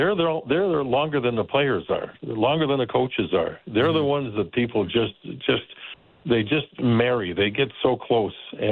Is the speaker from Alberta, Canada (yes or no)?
yes; Calgary, Alberta, Canada; I mean, I grew up in Calgary, and Hockey Night in Canada became just such a huge part of everybody's lives.